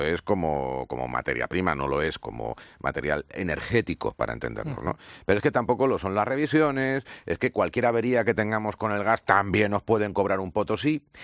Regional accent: Madrid, Community of Madrid, Spain; born there; que es donde yo nací

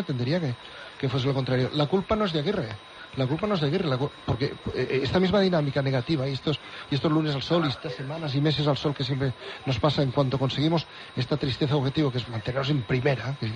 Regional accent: Manresa, Catalonia, Spain; No, y yo también soy de Manresa.

